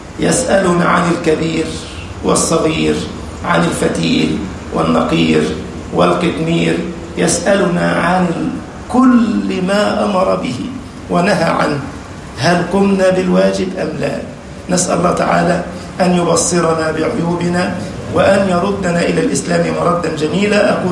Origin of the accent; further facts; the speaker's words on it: Egypt; اللهم احفظ بلدنا مصر يا رب العالمين